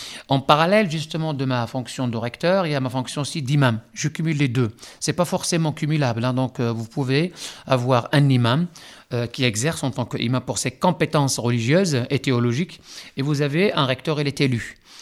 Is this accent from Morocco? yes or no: yes; Morocco; moved away as an adult; je suis connu ici à Lille depuis maintenant une trentaine d'années. Que je suis à l'île Sud exactement, je n'ai pas bougé de l'île Sud depuis que je suis venu du Maroc, mon pays d'origine, pour faire des études en économie, en gestion des entreprises.